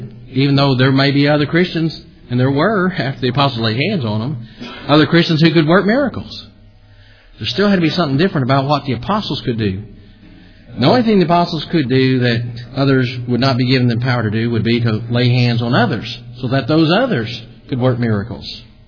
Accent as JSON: {"language": "English", "country": "United States", "said": "if I'm walking down the street and there's some Romanian that sees me and knows I'm from America, they say, oh, there's an American."}